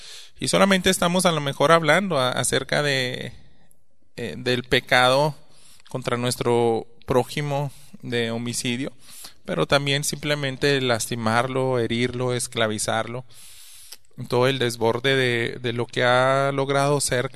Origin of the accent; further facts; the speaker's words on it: Mexico; Nosotros somos mexicanos.